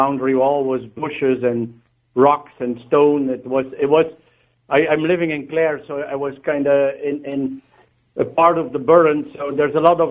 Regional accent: Belgium; English is a second language; as I say, I'm born in Belgium and I cycle since before I could walk almost.

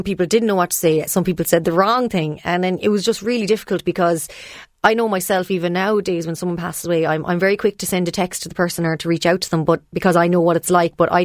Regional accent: Ireland; the great thing about us being Irish is we sometimes, well, I know I word vomit

